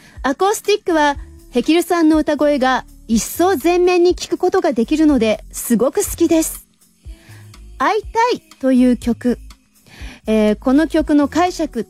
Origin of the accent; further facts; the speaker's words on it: Hiroshima, Japan; 我が広島県人の誇りです。